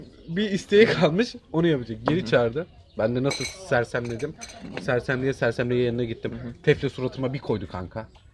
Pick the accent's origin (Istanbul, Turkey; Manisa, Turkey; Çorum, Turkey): Istanbul, Turkey; Beylikdüzü; Zengin de değilim, Beylikdüzülüyüm.